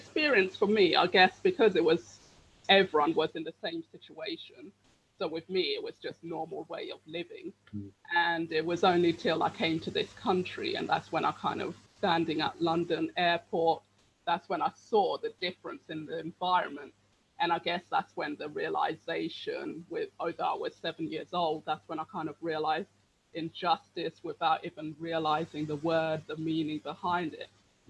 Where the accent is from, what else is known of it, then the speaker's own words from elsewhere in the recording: Uganda; now in Hertfordshire, United Kingdom; I'm originally from Uganda. I'm currently living in Hertfordshire.